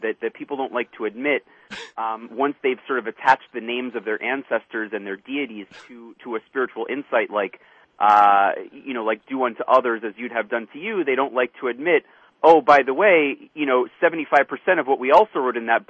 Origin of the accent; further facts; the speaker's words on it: New York City, New York, United States; I grew up in New York City in an extremely diverse neighborhood religiously.